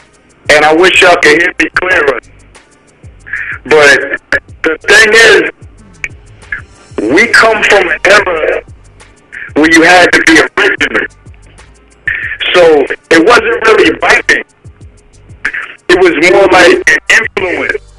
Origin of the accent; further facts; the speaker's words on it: Philadelphia, Pennsylvania, United States; now in Atlanta, United States; I'm coming from Philly, Jersey. I'm in Atlanta right now.